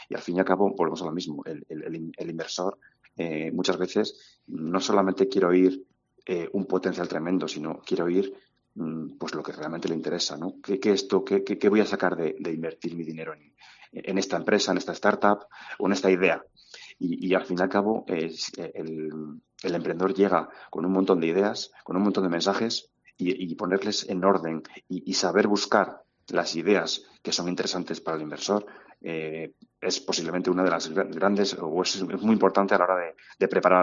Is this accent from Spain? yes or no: yes; Cantabria, Spain; moved away; Pues la verdad es que, mira, yo salí muy joven de la Tierruca. Y con una espinita clavada en el corazón. Hace 25 años no era tan fácil encontrar proyectos interesantes, oportunidades, desarrollar talento en Cantabria. Y yo partí muy joven fuera.